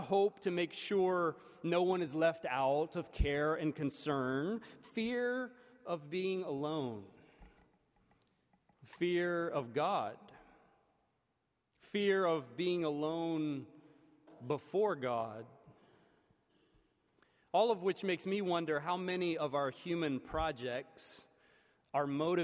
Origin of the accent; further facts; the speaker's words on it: North Carolina, United States; When an entire state, my home state of North Carolina, seems consumed with fears about the differences of a few.